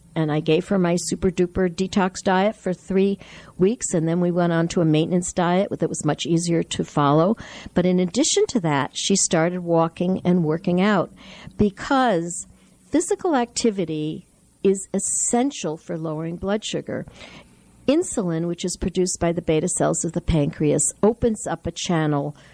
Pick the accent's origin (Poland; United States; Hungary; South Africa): United States; Connecticut; born there; also born or lived in New York City; I come from up north. I was born in Connecticut, but I lived most of my adult life in New York City.